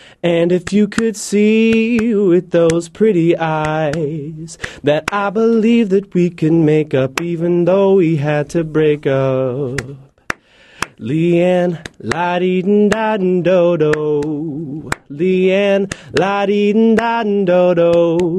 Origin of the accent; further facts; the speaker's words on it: Birmingham, Alabama, United States; The big old Birmingham.